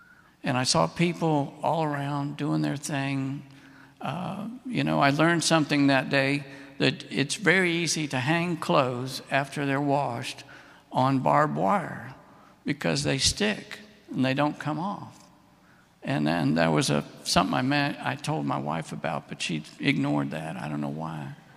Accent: United States; So I got there, and you know, I'm an American, so I got there on time

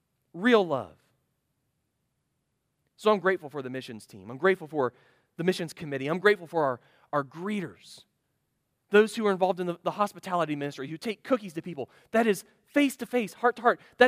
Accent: United States; for me as an American, I like I've got my perimeter here, okay?

